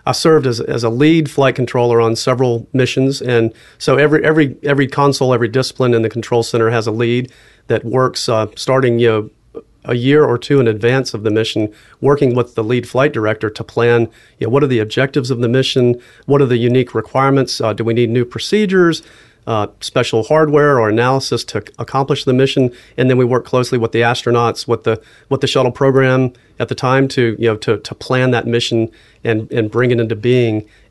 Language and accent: English; Martinsville, Virginia, United States; I'm from a small town in southwestern Virginia called Martinsville, and grew up there and was interested in space and aviation from an early age.